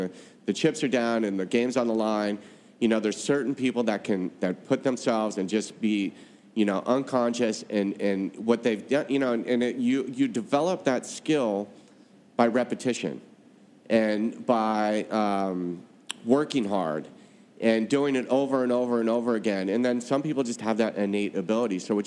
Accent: California, United States; The San Francisco Bay Area.

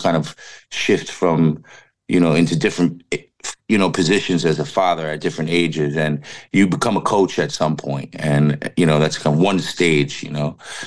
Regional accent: New York, United States; I went back to being a Rangers fan because I'm from New York, but he kind of fell in love with hockey while I lived

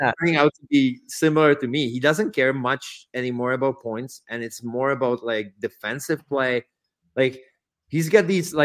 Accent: Czechia; English is a second language; I'm from Czech Republic. There's zero fighting.

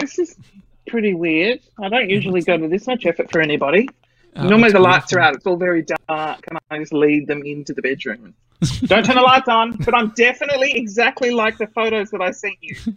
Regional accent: Sydney, New South Wales, Australia; now in Brisbane, Australia; when I grew up in Sydney, like I never wanted to leave.

